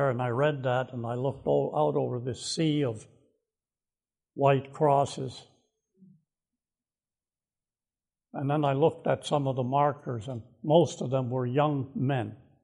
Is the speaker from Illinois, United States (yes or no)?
yes; Waukegan, Illinois, United States; And I grew up in Waukegan, Illinois, just a few miles from Chicago